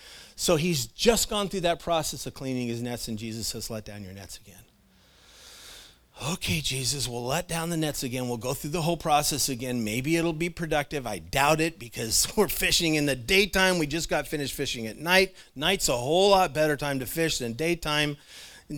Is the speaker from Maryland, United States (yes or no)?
no; Clatskanie, Oregon, United States; Because when I grew up in Klaskanai, I was a good kid.